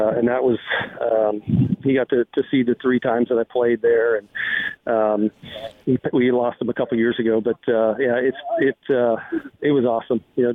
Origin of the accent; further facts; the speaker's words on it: California, United States; as a little kid growing up in Southern California, playing on a 9-hole Navy golf course